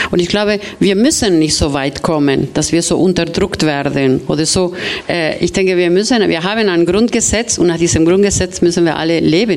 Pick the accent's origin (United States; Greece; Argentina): Argentina; Ja, genau, ich komme aus Argentinien.